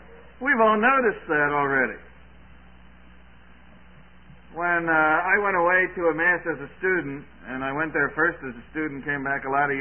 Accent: East Coast, United States; also born or lived in Chicago; now in Dubuque, United States; I grew up on the East Coast, and then we lived in the big city of Chicago for 17 years, and we moved to Dubuque

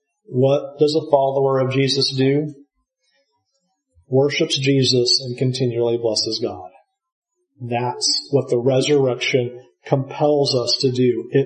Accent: San Diego, California, United States; We grew up in San Diego in the same vicinity, not together, but we're around each other from time to time.

